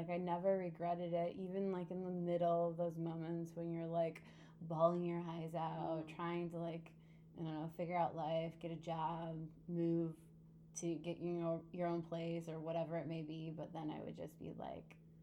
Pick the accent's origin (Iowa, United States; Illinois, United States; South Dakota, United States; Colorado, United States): Iowa, United States; Maquoketa; So, I'm originally from Iowa, Eastern Iowa. No one can ever pronounce my name, or my name, my hometown name. I grew up there